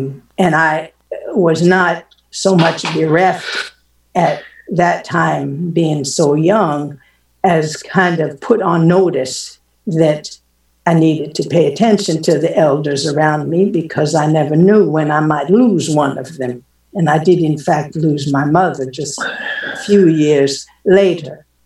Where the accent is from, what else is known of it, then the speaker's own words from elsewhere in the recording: Olean, New York, United States; to most of the people in my hometown of Olean, even up until a few years ago.